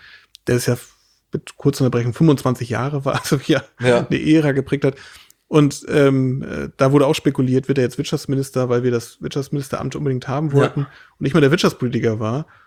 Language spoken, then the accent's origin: German; Schleswig-Holstein, Germany; wir leben jetzt hier in unserer laumburgischen Heimat bei Hamburg, wo ich herkomme, mit 2 wunderbaren Töchtern